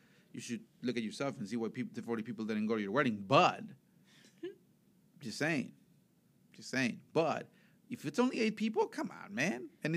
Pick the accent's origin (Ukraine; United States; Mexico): Mexico; Chihuahua; No, I'm from Chihuahua. It's not Chihuahua. It's Chihuahua.